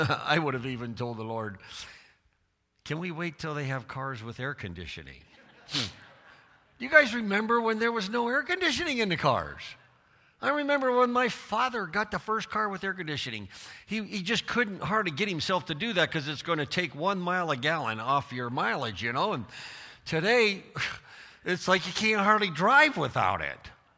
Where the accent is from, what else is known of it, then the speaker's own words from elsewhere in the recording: United States; I'm American. You don't go for an 8-hour hike for your work.